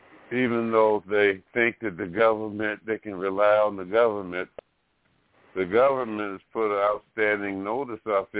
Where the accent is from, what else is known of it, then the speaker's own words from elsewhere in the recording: Alabama, United States; especially in a lot of the southern places, I'm personally from Alabama, and we had, you know, like I say, my godmother had a little convenience store in the community